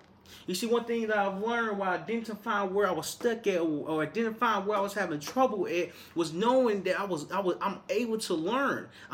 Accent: Little Rock, Arkansas, United States; And what I recognized growing up in Little Rock, Arkansas, is that even though you have the size

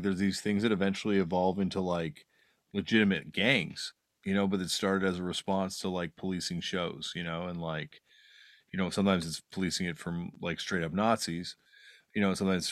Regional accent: Toronto, Ontario, Canada; when we growing up in Toronto and stuff

